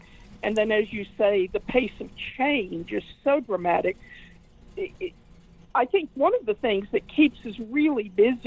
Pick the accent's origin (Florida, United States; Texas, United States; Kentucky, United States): Texas, United States; when I moved out to New England from Texas, I'd walk into an office, and within just a couple of sentences, heads would start peering around doors to see who is that. I was quite the novelty in Boston.